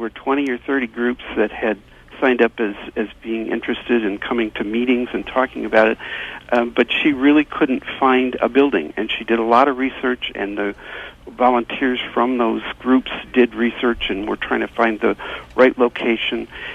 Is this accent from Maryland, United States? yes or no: no; Madison, Wisconsin, United States; I grew up in Crestwood on Madison's far west side